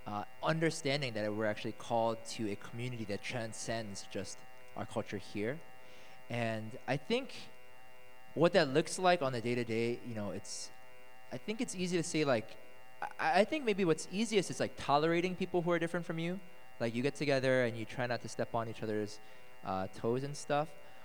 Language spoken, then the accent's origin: English; Philadelphia, Pennsylvania, United States; Like, I grew up in Philadelphia. My parents are immigrants. I come from, like, a blue-collar background. Majority of my neighborhood was black.